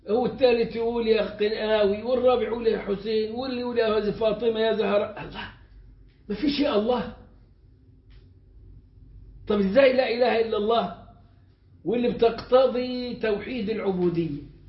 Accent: Egypt; في السبعينات والثمانينات كانت المصيبة دي موجودة عندنا في مصر

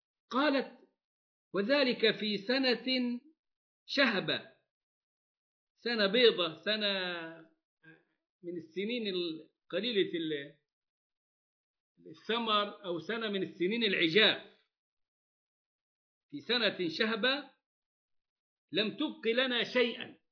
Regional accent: Egypt; وتسمع عنها ويعملوا لها فيلم عندنا في مصر

